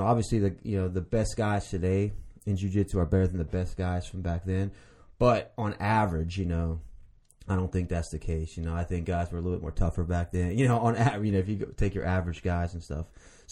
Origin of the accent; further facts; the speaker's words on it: San Antonio, Texas, United States; born there; Well, I was born in San Antonio, Texas. Time my family was living in Chicago